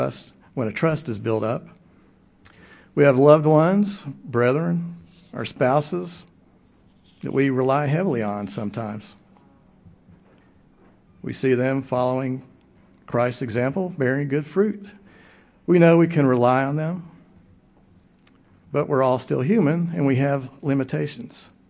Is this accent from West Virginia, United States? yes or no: yes; Williamson, West Virginia, United States; That's the Great Flood of my hometown, Williamson, West Virginia, in the Tug River Valley. This was an event I went through with my family. I was in my early teens.